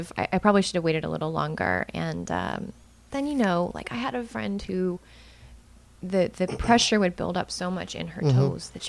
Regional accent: Texas, United States; I'm from Texas. I'm from Central Texas.

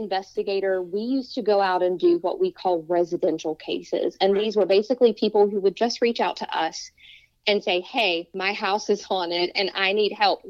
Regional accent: West Virginia, United States; you know, I'm from Appalachia, Southern West Virginia.

